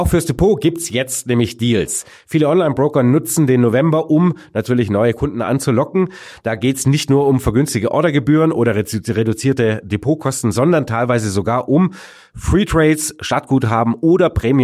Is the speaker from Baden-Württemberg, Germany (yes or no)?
yes; Baden-Württemberg, Germany; born there; mir gebürtigem Schwaben